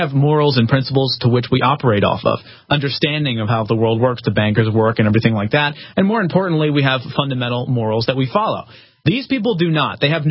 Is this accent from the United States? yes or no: yes; Philadelphia, Pennsylvania, United States; now in Texas, United States; I'm from Philadelphia, though. I'm not from Texas. I recognize the beauty of Texas, and I came here for a reason.